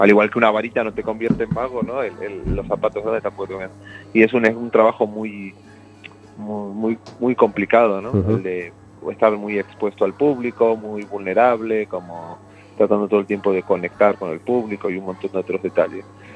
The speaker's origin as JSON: {"language": "Spanish", "region": "Buenos Aires", "country": "Argentina", "moved": "as an adult", "lives_now": "Gijón, Spain", "said": "Soy de Buenos Aires, de Argentina."}